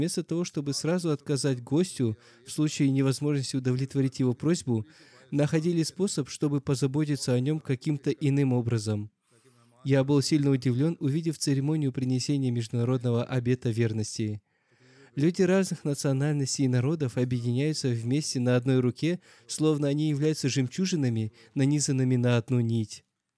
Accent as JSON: {"language": "Russian", "country": "Kosovo", "said": "Мы из Косово"}